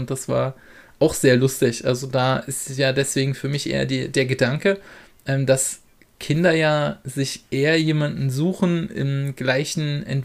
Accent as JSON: {"language": "German", "region": "Berlin", "country": "Germany", "tie": "born or raised there", "said": "Ja, ich komme aus, man kann es sagen, ich bin in Neukölln groß geworden und aufgewachsen."}